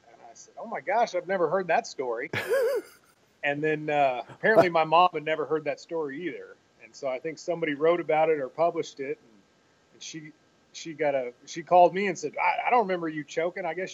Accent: Katy, Texas, United States; I grew up in Katy, Texas

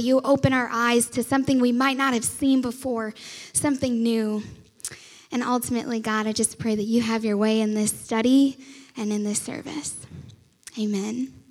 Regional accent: Indiana, United States; I am from Northwest Indiana, about 20 minutes from downtown Chicago.

